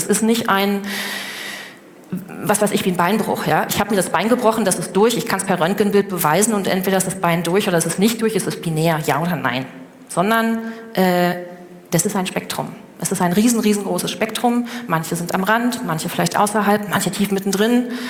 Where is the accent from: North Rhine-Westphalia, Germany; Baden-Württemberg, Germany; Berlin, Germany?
Berlin, Germany; born there; Ich bin aus Berlin, gebürtig aus Berlin